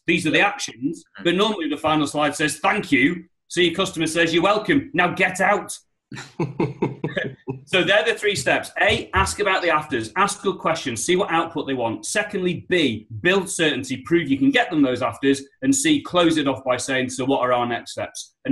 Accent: Liverpool, North West England, United Kingdom; Or I'm from Liverpool, that's what we call a rant.

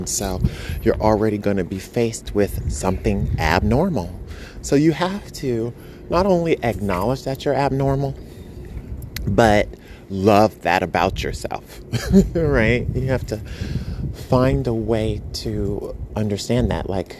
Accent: New York, United States; You, like, as a New Yorker, you're like, my day's going to go like this.

